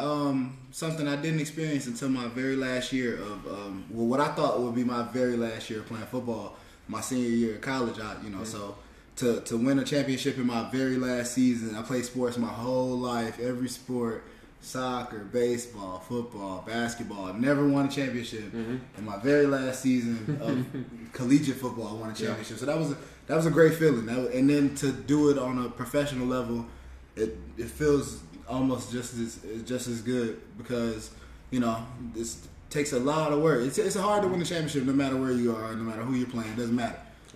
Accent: Miami, Florida, United States; also born or lived in Atlanta; I'm from Miami, Florida. I moved to Atlanta, Georgia when I was really, really young.

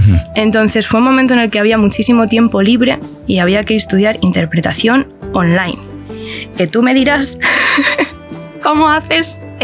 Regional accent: Spain; soy de España, entonces aquí todo el mundo, el trasfondo católico lo tenemos todos.

